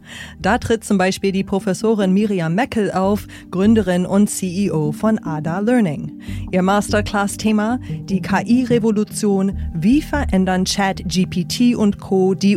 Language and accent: German; United States; Wie geht es meinem Heimatland?